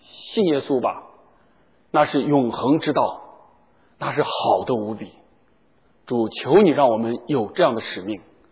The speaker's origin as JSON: {"language": "Chinese", "country": "China", "said": "我们中国人真的很可怜。"}